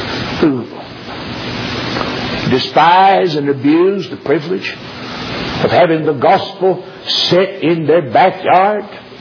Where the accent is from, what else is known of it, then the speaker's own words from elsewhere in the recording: North Carolina, United States; He was preaching, pastoring church down in Yadkinville, North Carolina, just outside of my hometown.